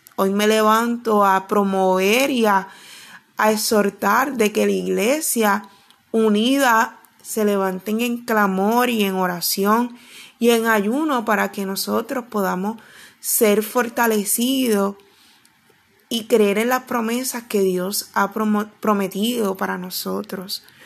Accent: Puerto Rico; yo soy puertorriqueña y vivo en esta isla llamada Puerto Rico

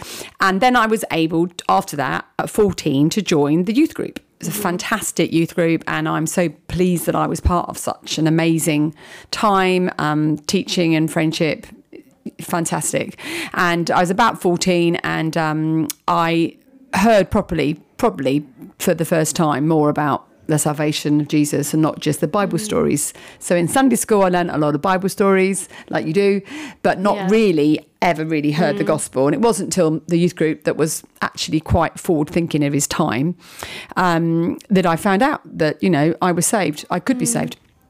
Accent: London, United Kingdom; moved away as an adult; now in Wales; I'm from Southeast London, and I moved to Wales nearly 5 years ago now, which has gone really fast. I live in Bryn, great place to live.

